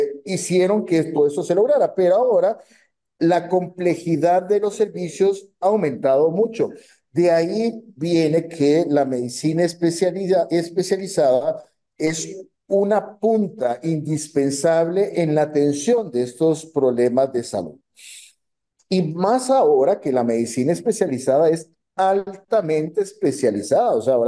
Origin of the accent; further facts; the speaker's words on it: Costa Rica; Lógicamente, un sistema de salud como el costarricense, que ha mejorado sus expectativas de vida, ojo, somos normalmente entre el primero, segundo y tercero puesto de baja mortalidad infantil en el mundo y Latinoamérica.